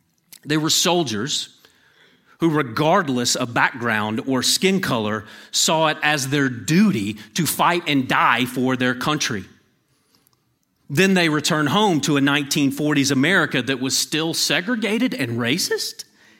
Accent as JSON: {"language": "English", "region": "North Carolina", "country": "United States", "tie": "born or raised there", "said": "It was due to family where I grew up in North Carolina"}